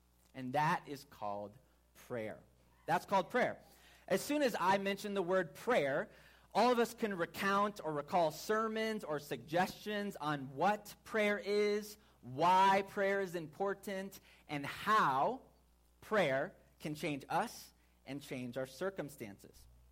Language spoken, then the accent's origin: English; Chicago, Illinois, United States; Well, I hail from Chicagoland, Illinois, the blistering Midwest cold.